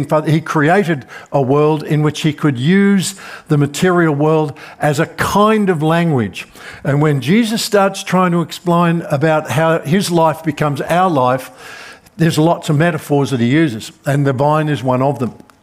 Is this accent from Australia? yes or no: yes; Melbourne, Victoria, Australia; And the answer is because I come from Melbourne and this is our life. We just live like this.